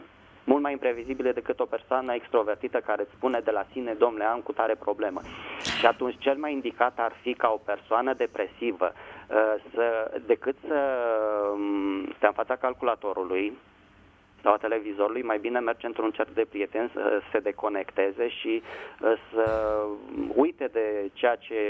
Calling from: Bucharest, Romania; din București.

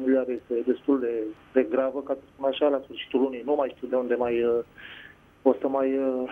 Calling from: Pitești, Argeș, Romania; sunt din Pitești.

